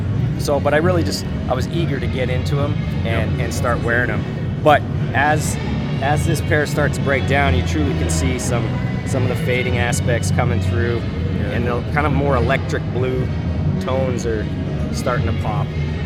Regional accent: Edmonton, Alberta, Canada; a brand from my hometown, Edmonton, Alberta

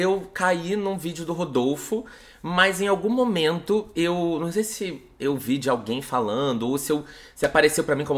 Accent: Rio de Janeiro, Brazil; born there; se eu for no meu bairro que eu nasci, em Vila Valqueire, obviamente, vão ter leitores.

